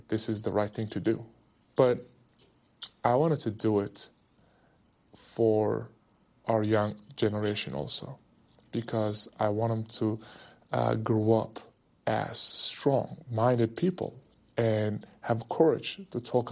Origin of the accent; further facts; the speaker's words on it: Turkey; When I was a little kid, I was obviously growing up in Turkey